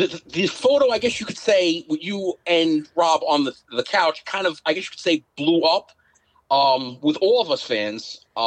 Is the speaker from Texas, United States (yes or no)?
no; Staten Island, New York, United States; Well, Jamie, I'm from Staten Island, New York.